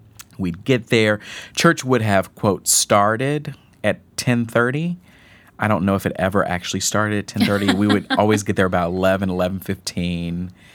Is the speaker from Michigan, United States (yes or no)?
no; Fort Worth, Texas, United States; So I grew up in Fort Worth, Texas. My parents never lived more than 5 minutes away from their parents.